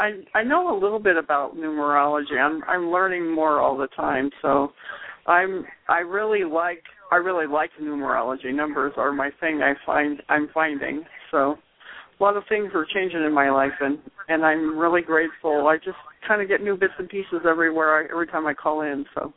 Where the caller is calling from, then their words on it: Colorado, United States; Colorado.